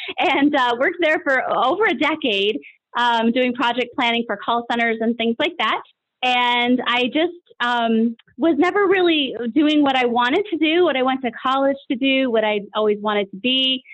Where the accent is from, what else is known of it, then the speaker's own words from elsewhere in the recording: New York, United States; now in Florida, United States; But I grew up in Western New York in a very small town, which is actually featured in the book that we're about to talk about. And I currently live full-time in Florida